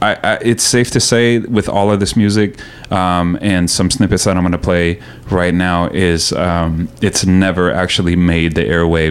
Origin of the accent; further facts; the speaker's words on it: Iceland; I'm originally from Iceland